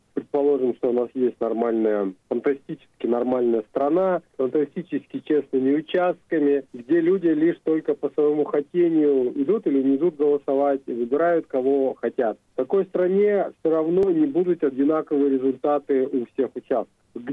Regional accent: Russia; Почему он называется русский? Потому что я из России

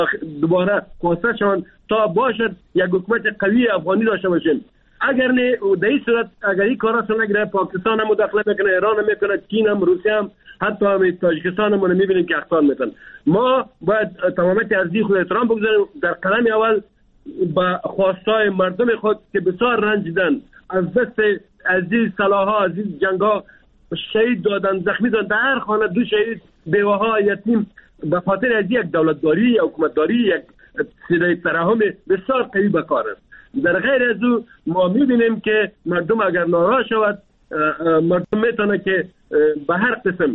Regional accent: Afghanistan; ما افغان هستیم، ما مسلمان هستیم

